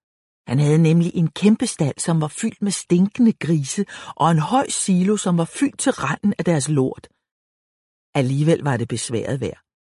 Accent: Copenhagen, Capital Region of Denmark, Denmark; Jeg var fra København.

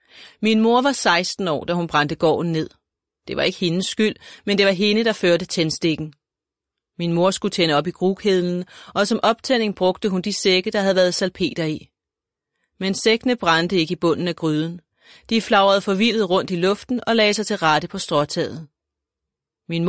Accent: Stevns, Zealand, Denmark; 1942 fødte Annie en lille datter med store blå øjne og lyst hår. Det er mig. Jeg er opvokset på Stævns, helt ude på klinten. Der var hav for enden af marken

